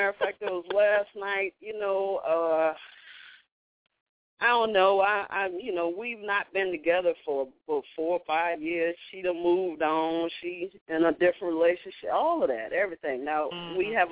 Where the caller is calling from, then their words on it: Mississippi, United States; Hi, how y'all doing tonight? … from Mississippi.